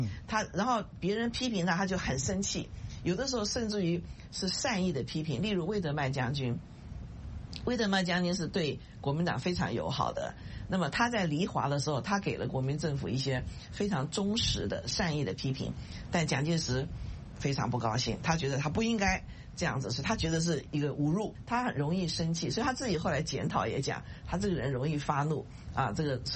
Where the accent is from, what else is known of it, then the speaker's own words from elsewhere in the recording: Taiwan; 我是台湾长大的，我们过去在台湾对他的印象非常模糊啊